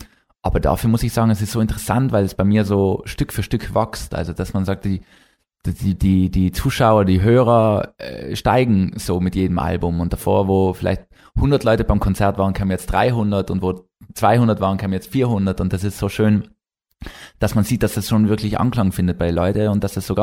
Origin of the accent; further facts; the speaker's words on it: Trentino-Alto Adige, Italy; Aber als Südtiroler in Bayern oder in Baden-Württemberg im Süden von Deutschland überhaupt kein Problem.